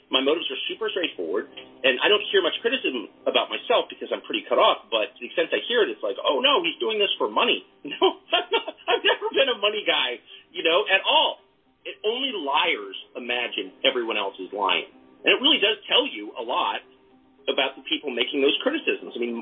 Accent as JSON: {"language": "English", "town": "La Jolla", "region": "California", "country": "United States", "tie": "born or raised there", "also_born_or_lived": "Georgetown", "said": "I grew up in La Jolla and Georgetown, so it's not like I'm the son of a coal miner."}